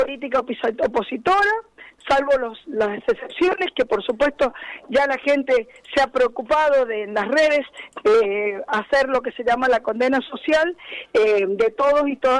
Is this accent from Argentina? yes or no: yes; Luján, Buenos Aires Province, Argentina; me estoy yendo para allá, mi pueblo y, movilizado